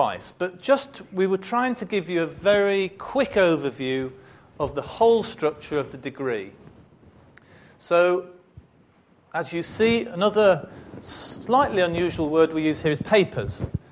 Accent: Liverpool, North West England, United Kingdom; now in Cambridge, United Kingdom; Now, I came from Liverpool 4 years ago to Cambridge

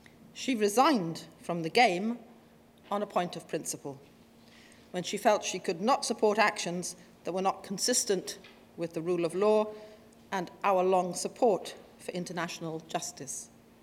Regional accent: Canada; As a Canadian, I rather like

